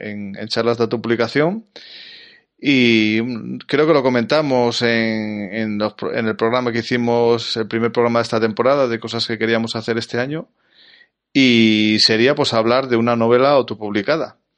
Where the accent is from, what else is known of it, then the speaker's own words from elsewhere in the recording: Spain; Siendo españoles, seguro que leemos las 47 páginas